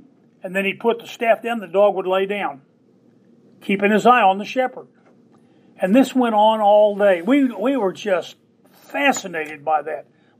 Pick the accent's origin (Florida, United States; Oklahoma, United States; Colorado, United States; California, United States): Oklahoma, United States; They looked like mountains to me. I'm from Oklahoma.